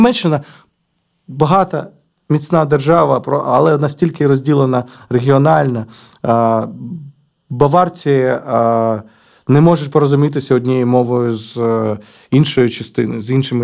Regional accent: Dnipro, Dnipropetrovsk Oblast, Ukraine; moved away as an adult; Це мій регіон, я народився в Дніпрі, прожив тут до якихось там 32 років

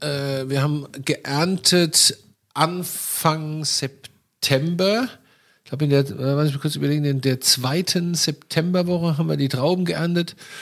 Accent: Rhineland-Palatinate, Germany; Ja, also ich komme aus einer Gegend, wo du damit Scholle und Fleischwurst.

